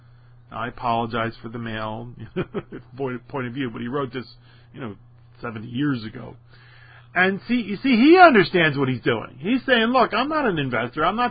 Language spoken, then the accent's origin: English; Philadelphia, Pennsylvania, United States; accent: Philadelphia; And revert back to my Philadelphia accent.